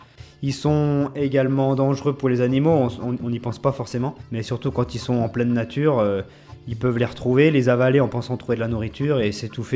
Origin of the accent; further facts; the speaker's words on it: Bourg-Saint-Maurice, Auvergne-Rhône-Alpes, France; ici chez nous en Tarentaise, là on est à Bourg-Saint-Maurice